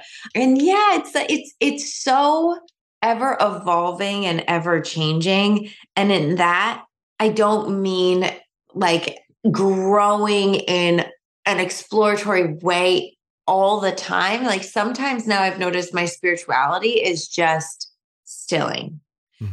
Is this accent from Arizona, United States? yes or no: no; New York, United States; now in Michigan, United States; the last time I was in New York, and I love New York, I'm from New York. A lot of my family still lives in New York